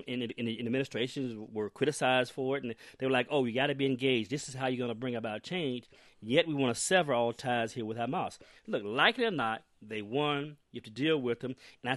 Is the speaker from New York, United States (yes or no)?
no; Alabama, United States; People forget this was an accomplished concert pianist who grew up in rural Alabama, my home state.